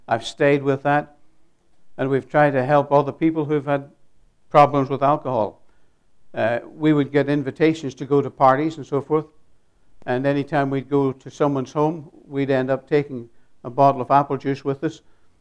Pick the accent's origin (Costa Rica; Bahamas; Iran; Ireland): Ireland; I'm from Ireland. I was a policeman. My family were all seasoned drinkers.